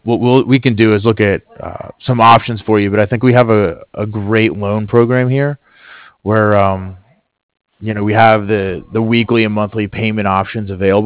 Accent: East Coast, United States; But I'm from the East Coast myself, and so I haven't be fond of it.

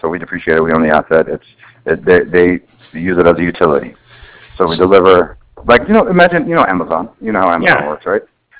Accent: California, United States; I live in the valley, but I grew up by the beach in South Bay.

